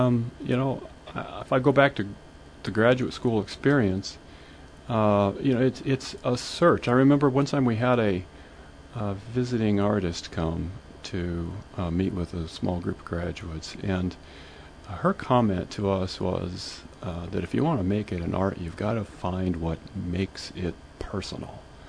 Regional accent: Iowa, United States; I grew up in Southwest Iowa, in a rural area.

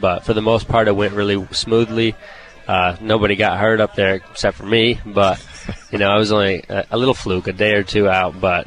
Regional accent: Denver, Colorado, United States; I'm from Denver, Colorado, so and that was a good way to get to know a big chunk of the team.

